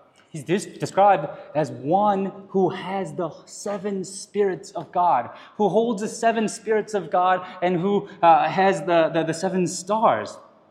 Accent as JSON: {"language": "English", "country": "South Korea", "said": "You know, I'm Korean, and I grew up in the Korean church."}